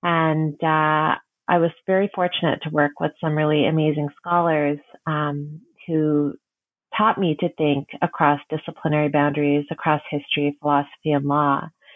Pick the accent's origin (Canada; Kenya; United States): Kenya; Nairobi; born there; So I was born in Nairobi, Kenya. My family was part of the late 19th century migration across the Indian Ocean from Gujarat to Mombasa